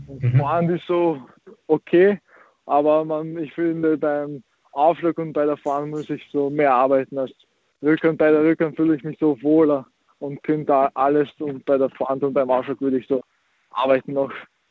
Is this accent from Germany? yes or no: no; Austria; now in Croatia; Ja, ich bin halt, meine Eltern sind aus Kroatien und so, ich bin in Österreich aufgewachsen. In Österreich bin ich in die Schule gegangen, alles.